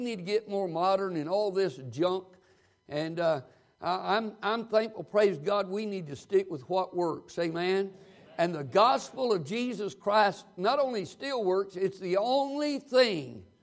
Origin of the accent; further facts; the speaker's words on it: the South, United States; I'm from the South. I'm used to amens, and if I don't get them, I just preach longer and louder.